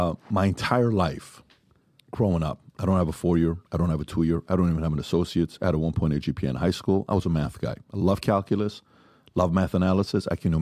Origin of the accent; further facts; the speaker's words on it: Iran; I grew up in Iran, and I see 10,000 men marching, flagellating their backs